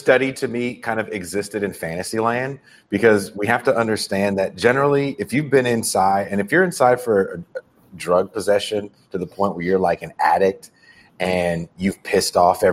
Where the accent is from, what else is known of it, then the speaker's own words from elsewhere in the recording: California, United States; Again, I'm from California.